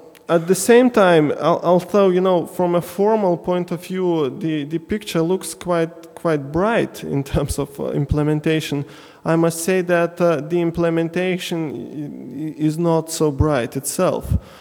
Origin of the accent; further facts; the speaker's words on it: Lithuania; I am coming from Lithuania. I happen to be a lawyer, actually.